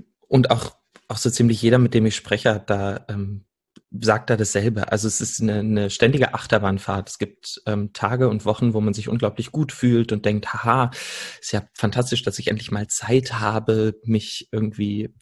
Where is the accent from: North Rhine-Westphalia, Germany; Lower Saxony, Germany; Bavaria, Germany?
Lower Saxony, Germany; Salzgitter; now in Stuttgart, Germany; Ich bin aufgewachsen in Salzgitter, einer Stadt, die die meisten wahrscheinlich von der Autobahnausfahrt kennen. Und bin dann nach Berlin gegangen, um zu studieren und lebe mittlerweile in Stuttgart.